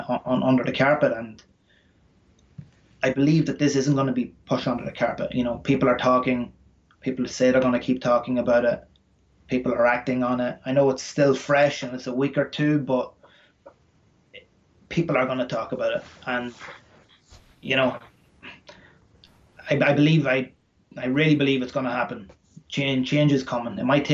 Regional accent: Ireland; You know, I'm an Irish guy over here.

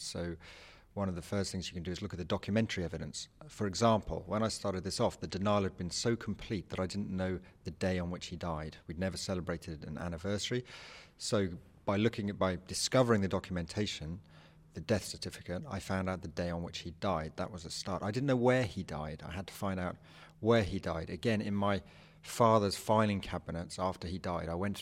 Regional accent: England, United Kingdom; I'm an English writer. I've come over to the West Cork Literary Festival at Bantry.

